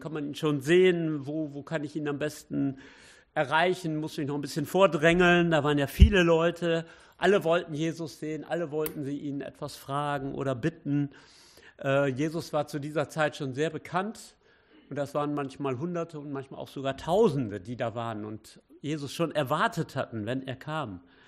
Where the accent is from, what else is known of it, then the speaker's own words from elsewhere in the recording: Wittenbüren, North Rhine-Westphalia, Germany; Und wir kommen aus Wittenbüren. Das liegt ja so am nördlichsten Zipfel von Nordrhein-Westfalen. Und ja, wir haben da auch eine Gemeinde.